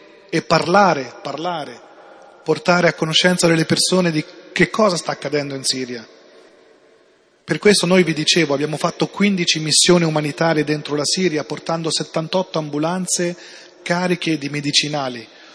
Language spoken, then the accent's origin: Italian; Ancona, Marche, Italy; Io sono di origine siriana, sono nato in Italia, in Ancona, è stato sempre in Italia.